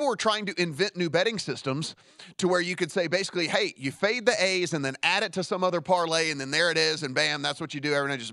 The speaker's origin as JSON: {"language": "English", "town": "Las Vegas", "region": "Nevada", "country": "United States", "said": "I tell people I'm from Vegas"}